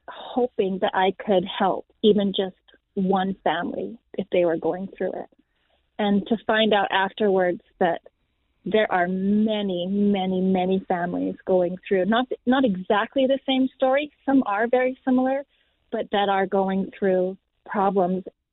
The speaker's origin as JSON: {"language": "English", "country": "Canada", "said": "We are from Canada, and we had a good life, you know, ups and downs."}